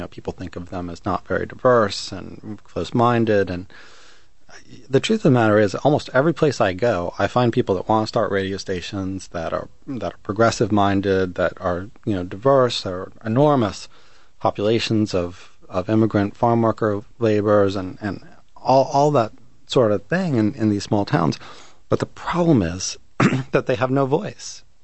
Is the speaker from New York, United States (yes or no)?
yes; Brooklyn, New York, United States; now in Philadelphia, United States; I'm from Brooklyn originally. I live in Philadelphia. I'm kind of a big city sort of a person.